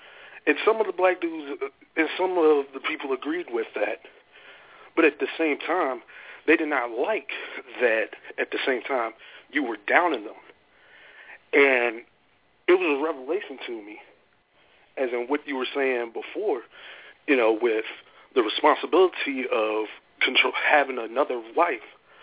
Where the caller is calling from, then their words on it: Roanoke, Virginia, United States; in Roanoke, Virginia.